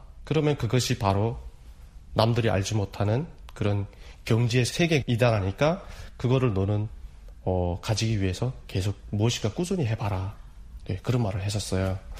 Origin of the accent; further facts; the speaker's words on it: North Korea; now in South Korea; 제가 또 이렇게 남한에서 또 공부를 하면서 나이도 정말 만학도고 북한에서 왔고